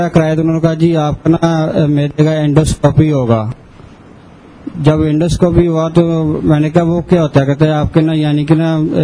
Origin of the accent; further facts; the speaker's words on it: Sialkot, Punjab, Pakistan; اور میں سیالکوٹ سے آیا ہوں.